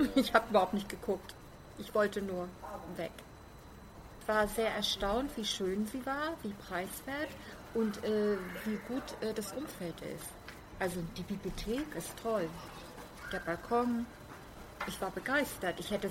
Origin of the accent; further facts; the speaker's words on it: Rostock, Mecklenburg-Vorpommern, Germany; moved away as an adult; also born or lived in Dresden; now in Berlin, Germany; Ich bin in der DDR aufgewachsen, in Mecklenburg, Rostock. Ich bin kurz nach der Wende nach Berlin gekommen. Ich war vorher in Dresden in einer Bibliothek und bin dann nach Berlin gekommen. Ja. Wegen Arbeit, Wohnung und so. Ich erst in Köpenick gewohnt, in Friedrichshagen.